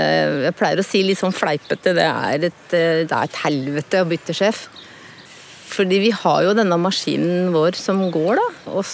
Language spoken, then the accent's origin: Norwegian; Dal, Akershus, Norway; Vokste opp på Dal og ungdomstida mi på Rålt.